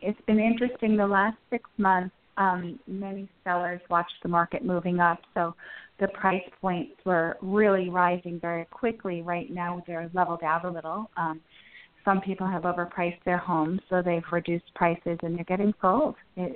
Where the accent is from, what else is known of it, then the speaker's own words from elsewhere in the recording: Long Island, New York, United States; now in Hawaii, United States; I'm from Long Island, New York.